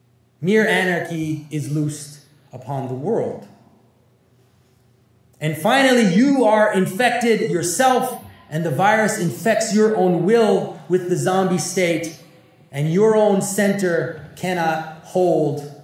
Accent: Montreal, Quebec, Canada; I'm from Montreal.

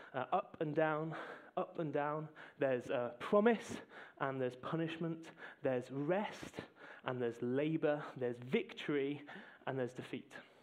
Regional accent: North East England, United Kingdom; I'm from the Northeast, but mum and dad grew up in Surrey.

